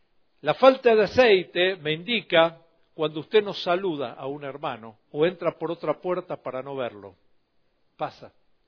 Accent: Buenos Aires, Argentina; moved away; nosotros los argentinos, y el tango es una canción melancólica, y Buenos Aires, ¿verdad? Y yo me fui de Buenos Aires 15 años

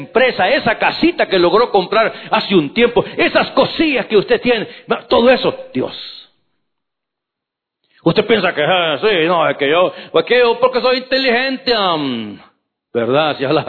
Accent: El Salvador; now in Canada; vamos a cumplir 33 años este próximo noviembre de estar en Canadá. Yo llegué a los 26, quiere decir que tengo mucho más años aquí en Canadá que en mi rancho allá en El Salvador. Quiere decir que soy más canadiense que guanaco.

